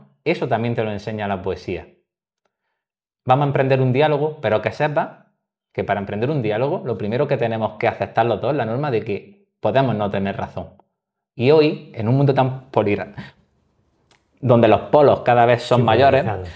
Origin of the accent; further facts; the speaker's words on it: Almería, Andalusia, Spain; now in Cartagena, Spain; Yo como vivo en Cartagena, pero soy andaluz, soy de Almería.